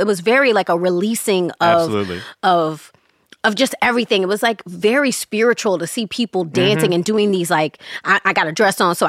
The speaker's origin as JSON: {"language": "English", "town": "Baltimore", "region": "Maryland", "country": "United States", "said": "Hell no. I'm from Baltimore City, okay?"}